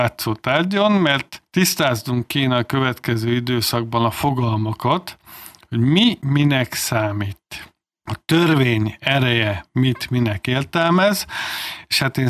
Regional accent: Tatabánya, Komárom-Esztergom, Hungary; born there; én Tatabányán születtem, élek, ugye ez innen egy 200 kilométerre lévő város

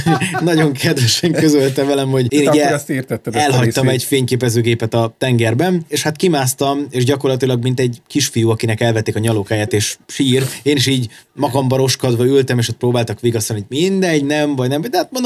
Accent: Hungary; megpróbálta megtippelni, hogy románok vagyunk, vagy szerbek, és mondtuk, hogy magyarok

